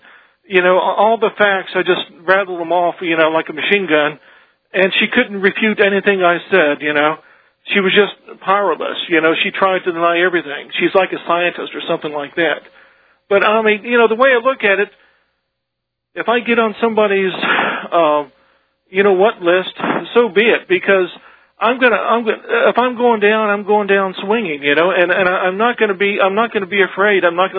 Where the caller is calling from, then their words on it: Rockville, Maryland, United States; I'm calling from Rockville, Maryland.